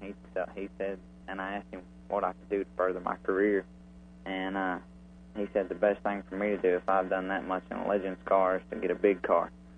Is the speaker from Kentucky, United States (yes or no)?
yes; Bowling Green, Kentucky, United States; I had Dale Earnhardt Jr. came to Bowling Green, Kentucky, which is my hometown, like I said.